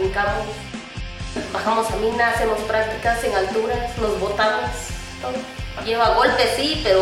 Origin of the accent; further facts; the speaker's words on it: San José del Progreso, Oaxaca, Mexico; Bueno, yo soy de San José del Progreso